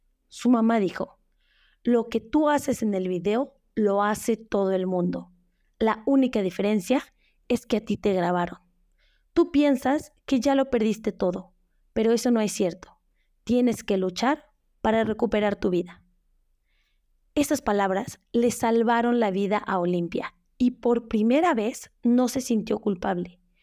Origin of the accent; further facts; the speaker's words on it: Mexico; una situación que sucede en muchos países, no solo en México, pero yo voy a hablar de lo que conozco en mi país